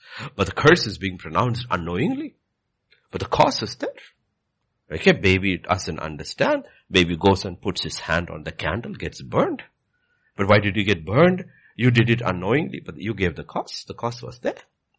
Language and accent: English; India; Because I'm Indian by birth.